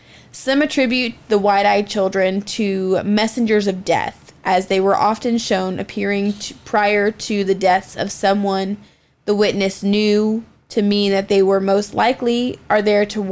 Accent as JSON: {"language": "English", "region": "Appalachia", "country": "United States", "said": "I'm from Appalachia. Do you know the rules of Appalachia?"}